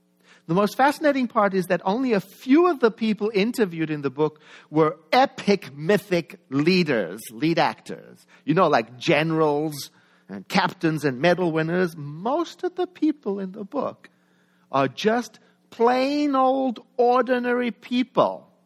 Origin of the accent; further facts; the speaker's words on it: South Africa; we grew up together in South Africa